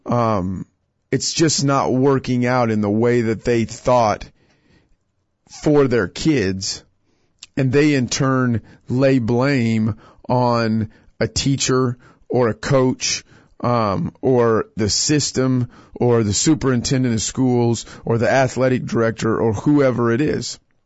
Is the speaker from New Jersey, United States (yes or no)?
no; Kansas, United States; I'm a, you know, middle class white kid growing up in Kansas and I had it easy.